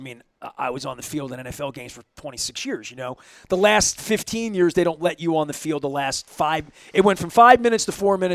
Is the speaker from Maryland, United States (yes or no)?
yes; Dundalk, Maryland, United States; And I'm from Dundalk. I saw street fights. There were fights on the hill every day in Hollabur with kids and whatever.